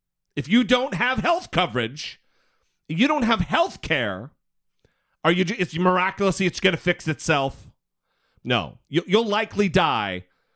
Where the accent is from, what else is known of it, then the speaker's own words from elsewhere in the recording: Idaho, United States; Listen, most of you know that Brittany and I we're from Idaho.